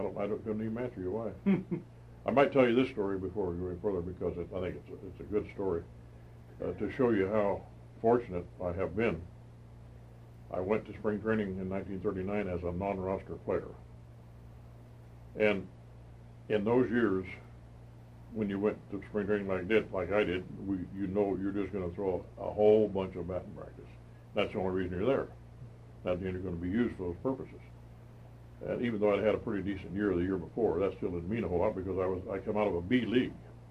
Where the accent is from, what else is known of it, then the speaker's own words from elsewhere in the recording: Decatur, Illinois, United States; I was raised pretty much in Decatur, Illinois. And even though it was a pretty good-sized city, we did not have any baseball